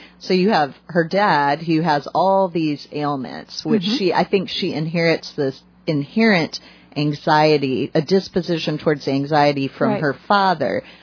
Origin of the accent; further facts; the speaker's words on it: Richmond, Virginia, United States; And I'm from Richmond, and I do think Richmonders love gossip.